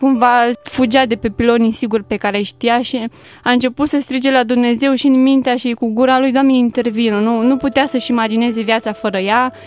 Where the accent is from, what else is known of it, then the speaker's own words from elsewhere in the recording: Slatina, Olt County, Romania; born there; M-am născut în Oltenia, în Slatina, județul Olt. Fac parte dintr-o familie cu 5 copii. Sunt a doua. Suntem 4 fete și un băiat. M-am născut într-o familie ortodoxă.